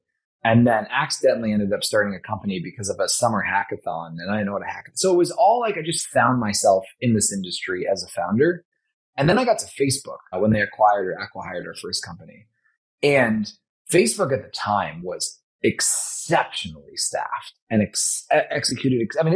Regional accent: Los Angeles, California, United States; And I grew up getting driven around Los Angeles by him

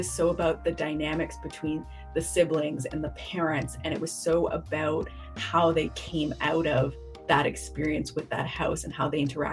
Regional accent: Trinidad & Tobago; also born or lived in Canada; I'm a Trinidadian Canadian author.

